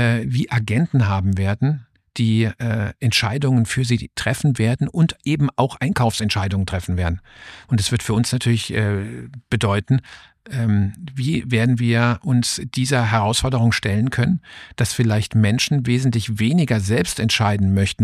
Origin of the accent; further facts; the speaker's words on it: Karlsruhe, Baden-Württemberg, Germany; Ich bin hier in Karlsruhe aufgewachsen, wo ich jetzt auch wieder lebe und war viele Jahre im Ausland für andere Unternehmen tätig.